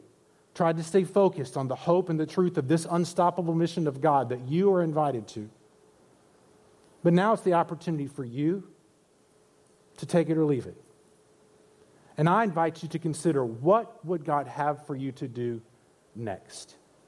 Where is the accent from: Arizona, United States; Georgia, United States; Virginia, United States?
Georgia, United States; Columbus; in your great state of Georgia, in my home state of Georgia